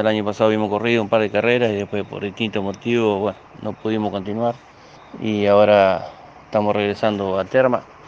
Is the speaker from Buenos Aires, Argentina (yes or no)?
no; General Belgrano, Formosa, Argentina; de General Belgrano, Formosa.